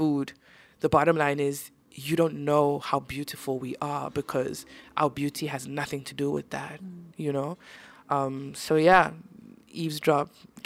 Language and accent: English; South Africa; as a South African woman, as an artist, as an MC, as a human being